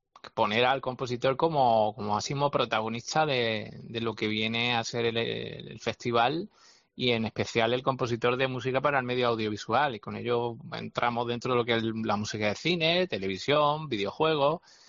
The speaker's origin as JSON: {"language": "Spanish", "region": "Andalusia", "country": "Spain", "said": "yo creo que soy muy, muy nacionalista andaluz, ¿no? Como otros tiran por otro lado, yo tiro por mi tierra y me encanta Andalucía."}